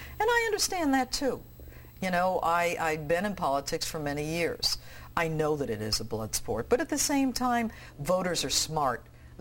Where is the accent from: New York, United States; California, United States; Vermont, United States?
New York, United States; I am from upstate. I'm from Chemung County, which is in the southern tier of New York